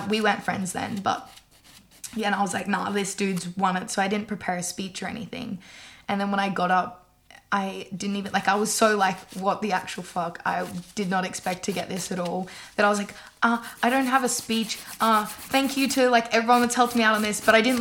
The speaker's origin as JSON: {"language": "English", "town": "Logan", "region": "Queensland", "country": "Australia", "tie": "born or raised there", "also_born_or_lived": "Gold Coast", "said": "So I was originally from the Gold Coast, but we moved up like pretty soon after I was born and then stayed around like Logan area."}